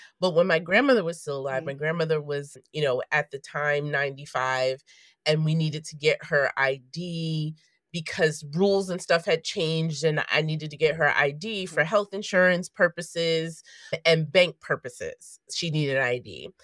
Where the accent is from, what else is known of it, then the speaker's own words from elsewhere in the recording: New York, United States; also born or lived in Kansas; Although I was raised in New York, I was born in Kansas because my father was in the military at the time.